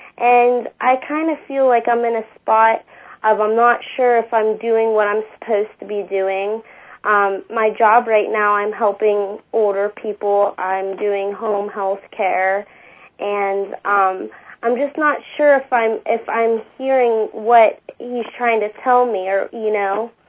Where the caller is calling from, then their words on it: Mercer, Pennsylvania, United States; I'm calling from Mercer, Pennsylvania.